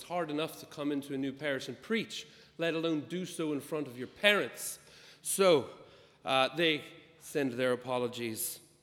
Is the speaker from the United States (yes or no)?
yes; United States; I'm from America originally. Don't hold that against me.